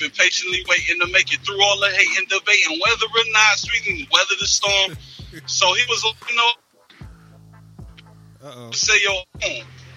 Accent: Syracuse, New York, United States; So I was born in Syracuse, New York.

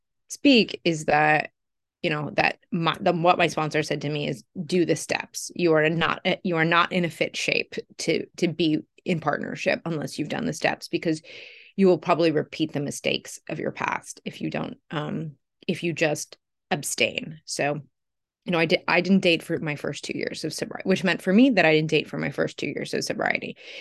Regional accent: Los Angeles, California, United States; Yeah, so I live in Los Angeles. I'm from Los Angeles. I'm currently in the house I grew up

